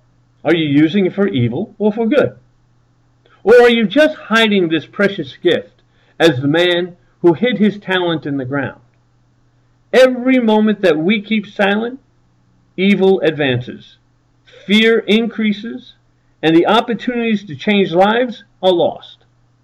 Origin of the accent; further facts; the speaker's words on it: Brooklyn, New York, United States; I come from Brooklyn, New York. I have seen Jehovah's Witnesses on street corners with their corrupt publications, leading others away from Christ.